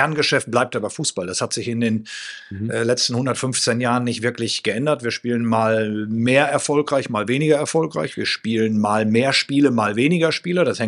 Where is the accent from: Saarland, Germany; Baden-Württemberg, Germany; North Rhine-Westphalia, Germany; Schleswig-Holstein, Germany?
North Rhine-Westphalia, Germany; Münster; Ich komme ja aus Münster. Mein Heimatverein ist Preußen Münster.